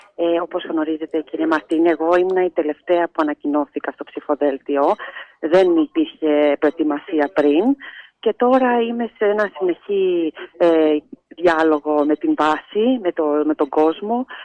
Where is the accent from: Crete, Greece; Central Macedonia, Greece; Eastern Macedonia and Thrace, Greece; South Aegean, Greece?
South Aegean, Greece; Rhodes; born there; γεννήθηκα στη Ρόδο, η καταγωγή και των δύο γονέων μου είναι από το Παραδείσι. Ένα μικρό χωριό που είναι το αεροδρόμιο